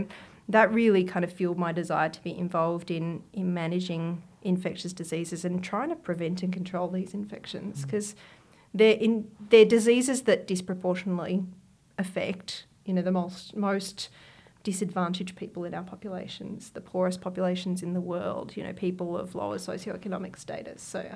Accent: Wollongong, New South Wales, Australia; I grew up just outside of Wollongong in New South Wales as the eldest of three girls, and I had a really happy childhood close to the beach with a really close-knit family.

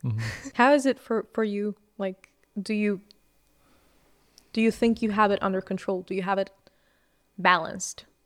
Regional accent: Venezuela; also born or lived in Paris; We met when I lived in Paris. We're both from Venezuela, and we met through her cousin.

